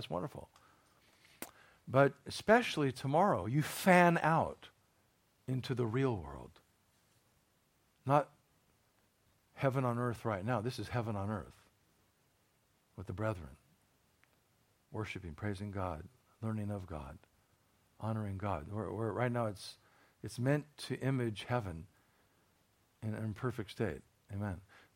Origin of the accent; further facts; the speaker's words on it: United States; As an American, what about September 11th in New York City?